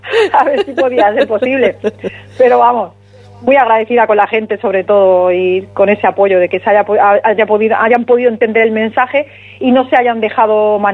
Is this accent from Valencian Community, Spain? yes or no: no; Torrenueva, Andalusia, Spain; now in Salobreña, Spain; Pues yo soy de Torrenueva, es donde me he criado